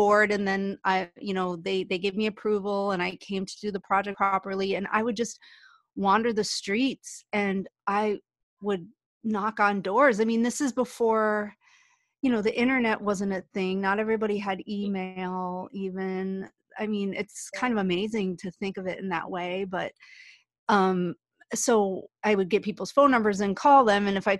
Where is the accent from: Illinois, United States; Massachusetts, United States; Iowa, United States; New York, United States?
New York, United States; Buffalo; I grew up in Buffalo.